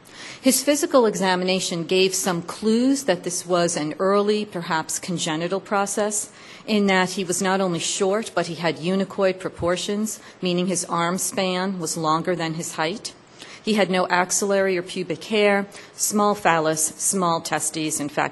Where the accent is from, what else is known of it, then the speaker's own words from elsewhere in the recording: New York, United States; accent: New York; My New York accent definitely comes out. I had to disguise it for many years.